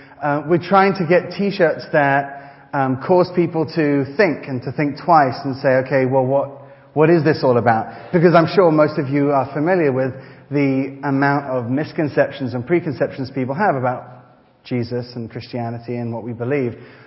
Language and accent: English; Brighton, South East England, United Kingdom; also born or lived in Israel / Paris, France; I'm a confused background, because you see, my dad's Scottish, and my mother's Moroccan. I was born in Israel, I was raised in Paris, and in the United Kingdom, in Brighton, actually.